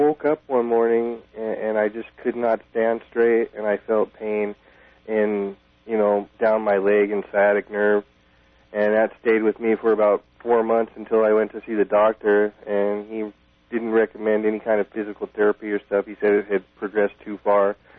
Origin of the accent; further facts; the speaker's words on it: Riverside, California, United States; I'm from Riverside and I'm in customer service.